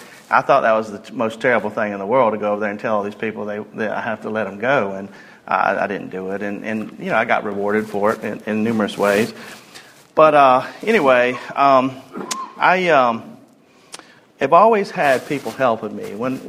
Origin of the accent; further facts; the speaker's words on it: Folkston, Georgia, United States; Growing up, I grew up in South Georgia on the coast, a little town called Folkestone. It's about 2,000 or 3,000 people live there.